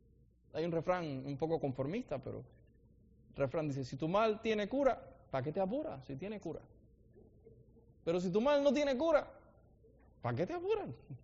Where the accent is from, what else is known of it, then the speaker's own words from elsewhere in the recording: Cuba; moved away; Cuando yo salí de Cuba, dije, bueno, ahora salí del comunismo